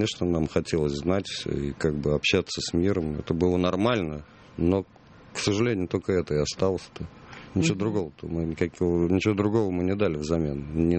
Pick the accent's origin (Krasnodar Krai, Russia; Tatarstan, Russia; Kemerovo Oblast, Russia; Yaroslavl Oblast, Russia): Tatarstan, Russia; Kazan; now in Moscow, Russia; я вырос в Казани, в Москву я переехал лет 15 тому назад.